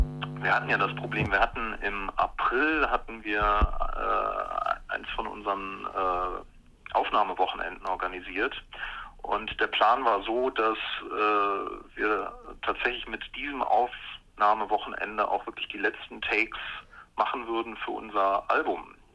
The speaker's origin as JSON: {"language": "German", "region": "Bavaria", "country": "Germany", "tie": "born or raised there", "said": "wir sind ja zusammen in Franken zur Schule gegangen und da hat man eigentlich mit der Sozialisation keine Wahl"}